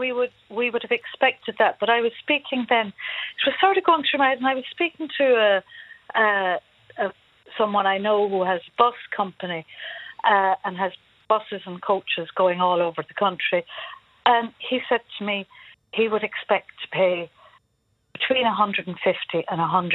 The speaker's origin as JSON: {"language": "English", "town": "Spanish Point", "region": "Munster", "country": "Ireland", "lives_now": "Brussels, Belgium", "said": "I'm from County Clare, but I live in Brussels. I'm from Spanish Point."}